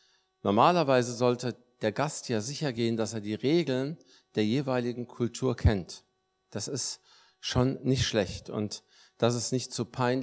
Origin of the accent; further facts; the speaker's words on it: Germany; also born or lived in Lebanon; meine Eltern sind Palästinenser. Ich komme aus dem Libanon. Gebürtig, aber bin seit dem dritten Lebensjahr hier schon in Deutschland. Deswegen merkt man das eigentlich überhaupt nicht mehr.